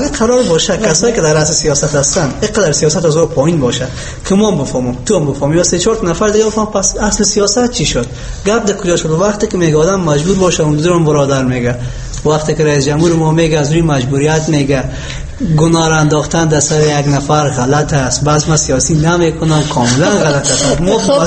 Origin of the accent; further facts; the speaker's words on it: Afghanistan; ما افغان هستیم، مسلمان هستیم